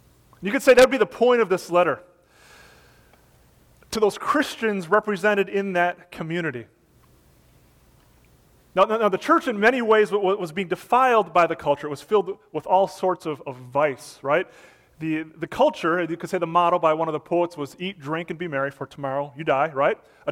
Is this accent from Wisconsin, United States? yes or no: yes; Wisconsin, United States; And ironically, like my hometown was number one on our list for our classes up in Wisconsin.